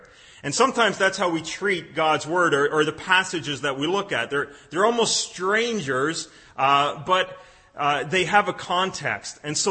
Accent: London, United Kingdom; now in Cambridge, United Kingdom; and we grew up in London. I'm in Cambridge.

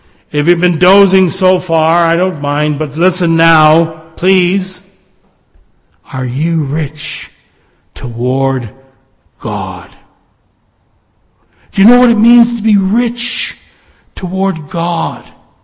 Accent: Mississauga, Ontario, Canada; I come from Port Credit, Mississauga.

